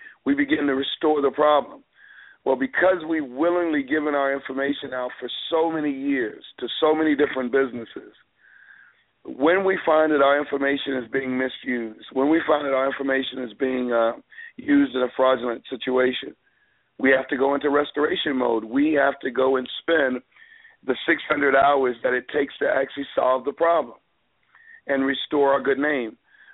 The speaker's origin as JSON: {"language": "English", "town": "Long Island", "region": "New York", "country": "United States", "tie": "born there", "said": "You know, I was born in Long Island, New York."}